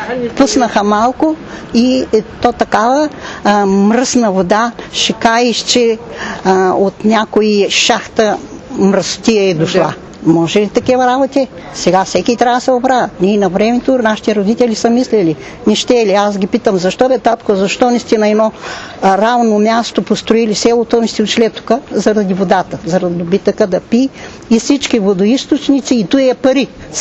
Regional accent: Bogdanovo, Dobrich Province, Bulgaria; Аз съм родом от Богданово и нашите дядовци и бащи са фанали всички водоисточници.

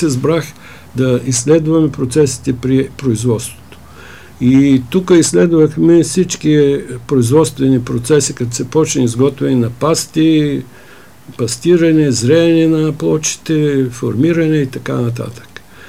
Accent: Shipka, Stara Zagora Province, Bulgaria; аз познавам там при моя роден край

